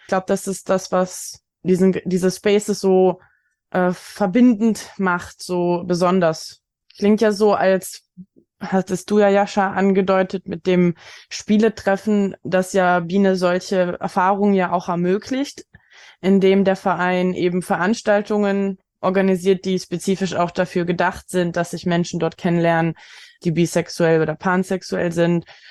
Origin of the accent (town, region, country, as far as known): Berlin, Germany